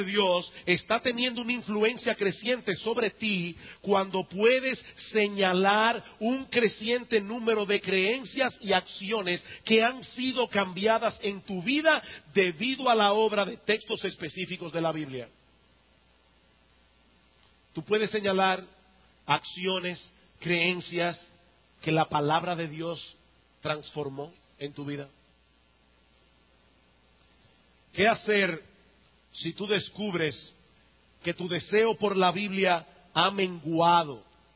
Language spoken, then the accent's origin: Spanish; San Juan de la Maguana, San Juan, Dominican Republic; born there; Yo nací en San Juan de la Maguana. Como ustedes saben, en San Juan no hay playa.